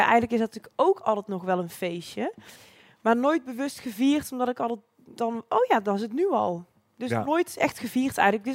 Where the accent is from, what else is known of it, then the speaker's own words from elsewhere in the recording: Breda, North Brabant, Netherlands; Ik ben 28. Ik woon in Breda. Geboren, getogen in Breda.